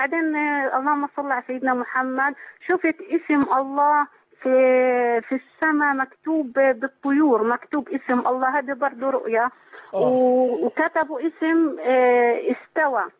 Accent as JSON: {"language": "Arabic", "town": "Gaza", "region": "Gaza Strip", "country": "Palestine", "said": "فضيلة الشيخ صرت مكلمك وأنا من فلسطين الشقيقة ومن غزة بالذات"}